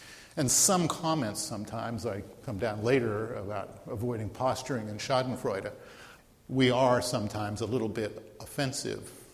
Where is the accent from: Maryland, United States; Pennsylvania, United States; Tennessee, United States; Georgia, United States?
Pennsylvania, United States; I come from Western Pennsylvania, as I said, and out there we have a term that we often call things like the EMS group will be mutual aid.